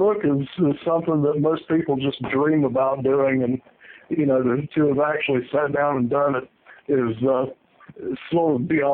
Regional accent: Kings Mountain, North Carolina, United States; Yeah, I was born and raised in Kings Mountain, North Carolina, which is a little town of about 7,000 people in the 1960s.

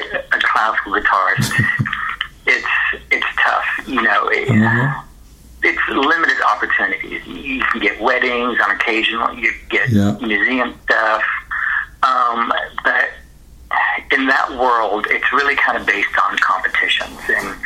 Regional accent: Titusville, Florida, United States; I grew up, I was in Florida, Titusville, Florida, and that's famous for being right across the Indian River of Cape Canaveral.

